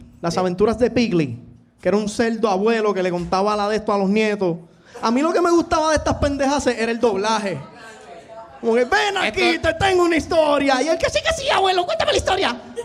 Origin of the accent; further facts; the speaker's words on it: Trujillo Alto, Puerto Rico; Yo soy de Trujillo Alto